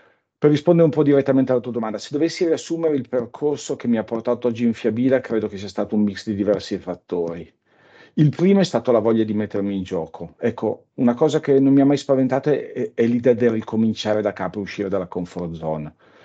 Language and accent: Italian; Turin, Piedmont, Italy; born there; io innanzitutto sono nato a Torino e questo secondo me ha un qualche valore per il carattere abbastanza peculiare di noi sabaudi